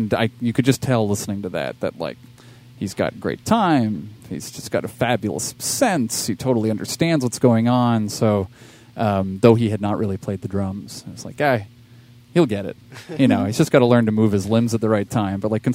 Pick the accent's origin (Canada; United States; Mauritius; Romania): Canada; I'm from Canada.